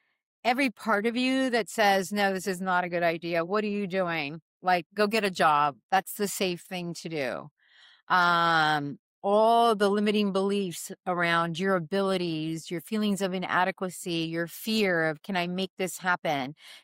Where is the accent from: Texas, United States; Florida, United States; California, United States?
Florida, United States; Miami; because even growing up in Miami, I was living in a city and you still had to drive a half hour to get to the beach.